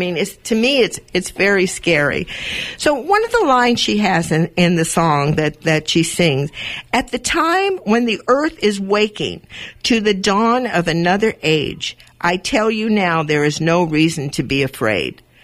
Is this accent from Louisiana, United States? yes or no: no; Los Angeles, California, United States; born there; Well, I was born in 1940 in East Los Angeles to a Jewish family. I lived in a sheltered environment of religion and tradition.